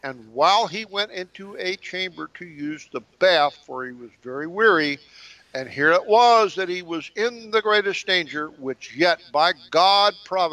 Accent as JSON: {"language": "English", "country": "United States", "tie": "born or raised there", "said": "I grew up in America before expressways."}